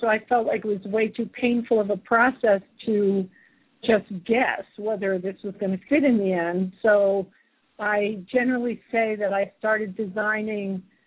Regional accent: New York, United States; I'm born and raised on Long Island in New York State, and lived there even in the same house my whole upbringing

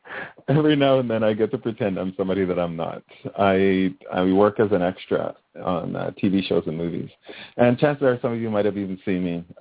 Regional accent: Clarendon, Jamaica; also born or lived in Kingston; I was born in Jamaica, Kingston, but I grew up in, well, not grew up, spent the first 8 years of my life in a town called Clarendon, which is basically right in the center of the island.

